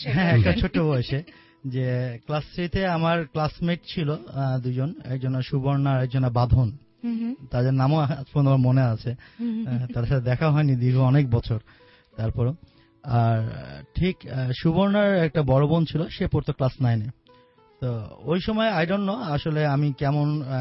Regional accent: Dhaka, Dhaka Division, Bangladesh; also born or lived in Rajshahi; আমার জন্ম হচ্ছে ঢাকা, সো সেই দিক দিয়ে আমি আবার ঢাকাইয়া, তো আমি রাজশাহী আর ঢাকাইয়ার একটা মিক্সার। তো আমার জন্ম হচ্ছে পিজি হাসপাতাল, দেন আমি বড় হয়েছি রায়ের বাজার জিগাতলা, তো আমি কাকুলি স্কুলে পড়তাম।

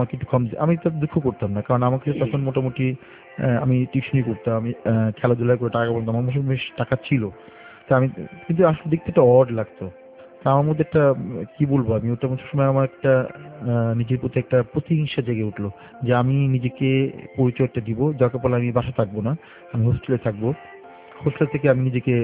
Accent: Dhaka, Dhaka Division, Bangladesh; যেহেতু আমি ঢাকার স্থানীয় ছেলে।

